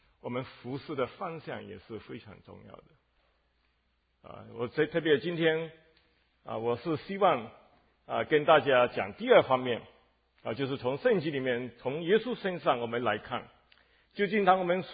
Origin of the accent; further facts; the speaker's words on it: Malaysia; accent: Fuzhou-accented Mandarin; 我是马来西亚来的啊。我这个国语是福州话的国语啊，所以请大家见谅。就是说我的国语不是标准的